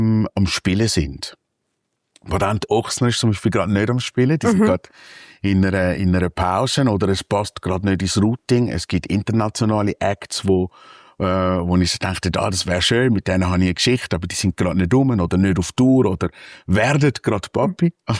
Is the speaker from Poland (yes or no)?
no; Switzerland; Es ist an einem Ort, wo ich selber in der Nähe aufgewachsen bin. Ich bin am Zürichsee aufgewachsen.